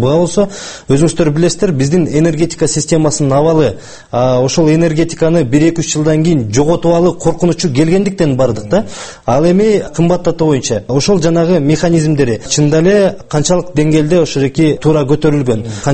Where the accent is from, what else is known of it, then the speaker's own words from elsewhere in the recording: Naryn, Naryn Region, Kyrgyzstan; мен өзүм нарындыкмын